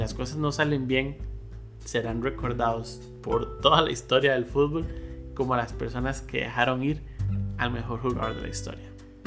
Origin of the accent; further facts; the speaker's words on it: Costa Rica; por lo menos acá en mi país, en Costa Rica